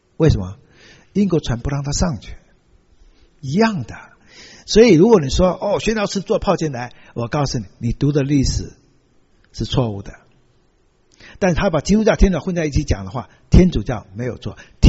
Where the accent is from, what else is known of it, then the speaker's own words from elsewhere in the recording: China; 我们作为中国人，我没有理由不需要关心这样